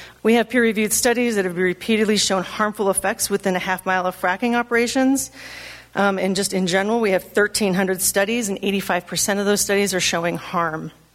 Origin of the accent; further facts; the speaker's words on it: Broomfield, Colorado, United States; I'm from Broomfield, Colorado.